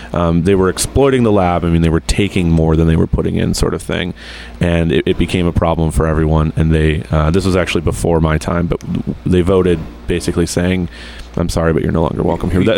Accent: Midwest, United States; And I'm from the Midwest. I'm really outgoing.

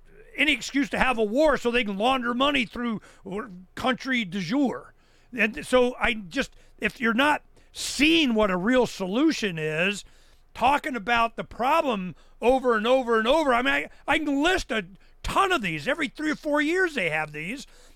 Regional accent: Canada; as a Canadian, looking at 9/11

